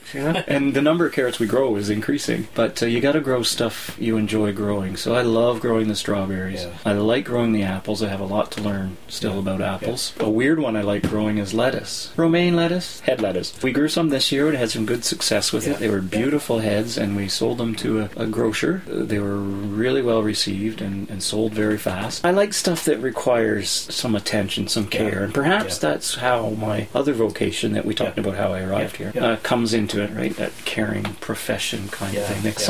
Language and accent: English; Ontario, Canada; my father's side of the family was a farm family. Yep. I grew up in the Niagara region. Cherry orchards, peach orchards, that stuff was around us.